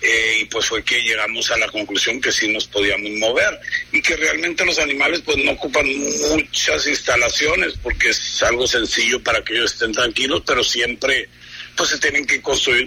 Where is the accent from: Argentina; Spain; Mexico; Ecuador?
Mexico; Culiacán, Sinaloa; yo soy de aquí de Culiacán y todo el equipo es culichi 100%, y pues uno mal que bien pues quiere su tierra